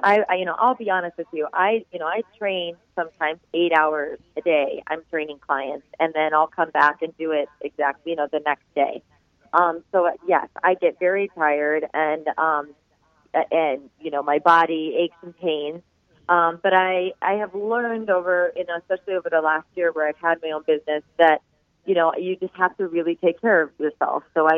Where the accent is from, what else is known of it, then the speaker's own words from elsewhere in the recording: Ohio, United States; now in New York, United States; Yes, I grew up in Ohio and was a dancer, a ballet dancer growing up as a little girl, and fell in love with performing and singing and acting, and kind of knew that I wanted to move to New York